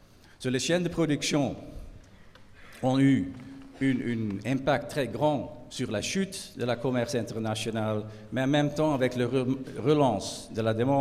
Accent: Netherlands; first language Dutch; French is a second language; Je suis néerlandais

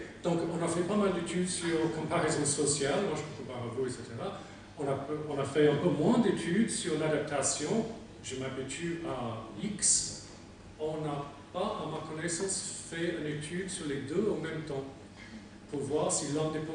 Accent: England, United Kingdom; French is a second language; en tant qu'Anglais qui avait 13 ans en 76

